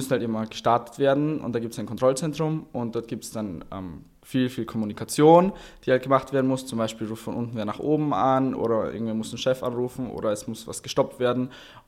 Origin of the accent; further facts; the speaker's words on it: Austria; born there; Also ich bin in Österreich geboren.